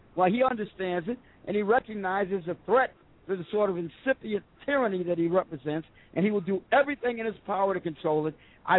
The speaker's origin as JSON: {"language": "English", "region": "Illinois", "country": "United States", "moved": "yes", "lives_now": "Georgia, United States", "said": "I reside now in the state of Georgia. I'm an expatriate from Illinois."}